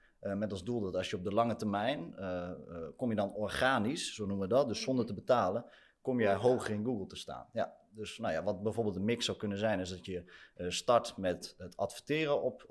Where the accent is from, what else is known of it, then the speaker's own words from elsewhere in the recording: Hoogeveen, Drenthe, Netherlands; Ik kom uit Hogeveen, dat is inderdaad een stuk kleiner dan Amsterdam.